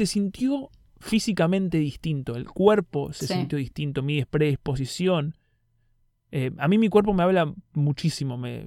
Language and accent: Spanish; Argentina; me costaba escribir como argentino, me costaba escribir como rioplatense